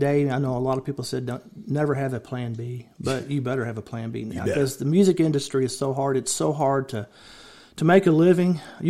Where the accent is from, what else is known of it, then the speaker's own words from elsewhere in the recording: Louisville, Kentucky, United States; I did. I grew up in Louisville. I spent my entire childhood there, and went away for college to Western Kentucky and Bowling Green